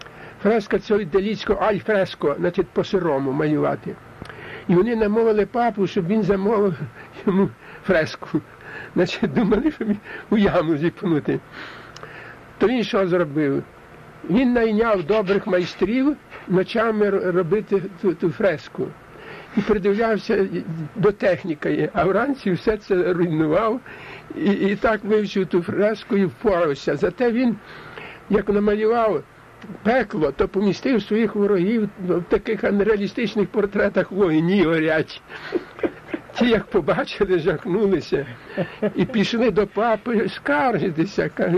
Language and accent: Ukrainian; Solonytsia, Poltava Oblast, Ukraine; born there; І я народився якраз в Солониці. Так що то місце мого народження, де закінчилась трагедія Наливайка.